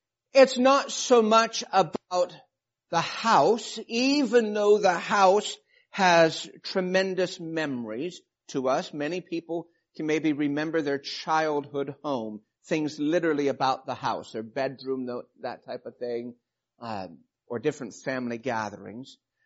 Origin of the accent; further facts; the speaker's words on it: Alaska, United States; moved away as an adult; And I love the experiences I had at growing up in a foreign country or growing up in Alaska, which some people think is a foreign country, and getting those kind of things to bookend my childhood. We left Alaska after my freshman year of college.